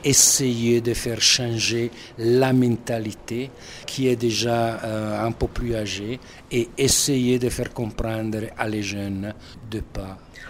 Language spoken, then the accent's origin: French; Italy; French is a second language; now in Burundi; Oui, je suis italien et à part les 17 ans que j'ai travaillé ici au Burundi